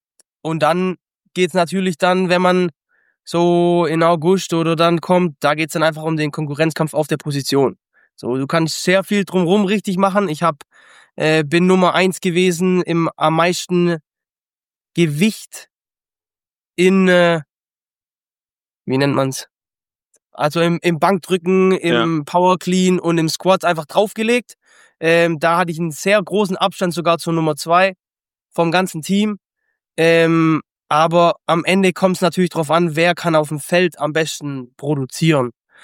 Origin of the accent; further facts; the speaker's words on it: Germany; Aber ich komme aus Deutschland.